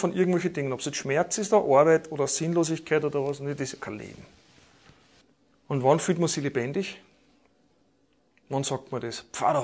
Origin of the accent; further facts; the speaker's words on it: Vienna, Austria; Ich komme aus Wien.